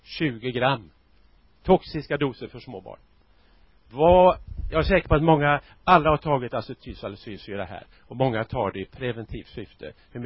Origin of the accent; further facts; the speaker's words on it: Gothenburg, Västra Götaland County, Sweden; now in Stockholm, Sweden; Är göteborgare fram till måndag. Då flyttar jag till Stockholm.